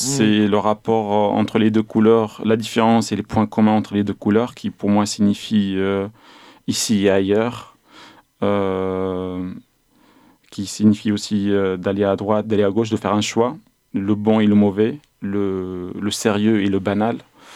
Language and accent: French; Tunisia; moi, je suis tunisien.